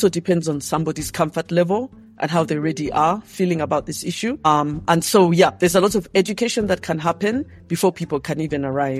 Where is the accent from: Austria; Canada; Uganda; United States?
Uganda; Kampala, Central Region; I grew up in Kampala, the capital city of Uganda.